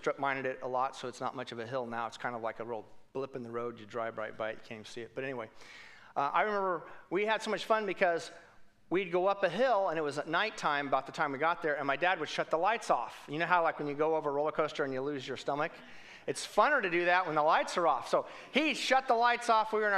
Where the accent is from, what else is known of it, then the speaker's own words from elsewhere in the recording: Wichita, Kansas, United States; I'm from Wichita, grew up there. My dad worked there forever.